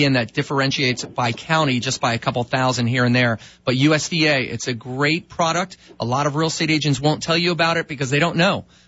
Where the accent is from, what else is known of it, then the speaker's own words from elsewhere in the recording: Rockville, Maryland, United States; Nice to meet you, my friend. I grew up in Rockville.